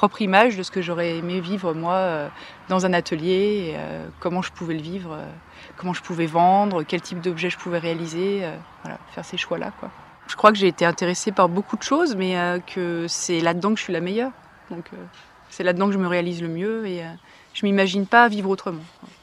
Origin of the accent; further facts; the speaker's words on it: Île-de-France, France; Je suis parisienne. J'ai été élevée non pas dans Paris, mais en banlieue et dans les bois, donc je suis pas trop urbaine.